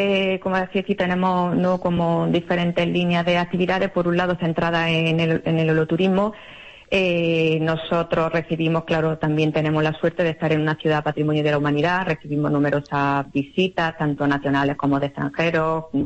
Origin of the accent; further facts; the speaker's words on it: Puerta de Segura, Andalusia, Spain; moved away as an adult; now in Úbeda, Spain; yo soy serrana, yo soy de la Puerta de Segura, nacida allí, en la que he vivido, pues, hasta el año 2005, que me trasladé a Úbeda.